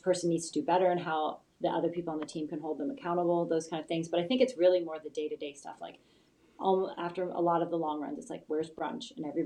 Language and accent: English; Ohio, United States; Like, I was raised, I'm from Northeast Ohio. Like, everything was about high school sports and youth sports.